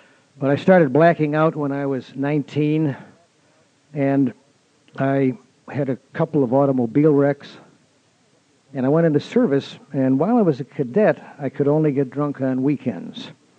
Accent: Milwaukee, Wisconsin, United States; born there; I was born in Milwaukee.

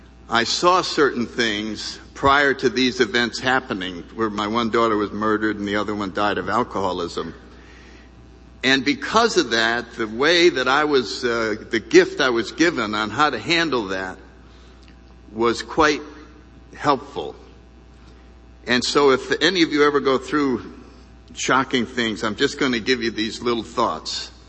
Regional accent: New Haven, Connecticut, United States; I grew up in New Haven, Connecticut. I was born in 1931. The main event of my childhood was World War II.

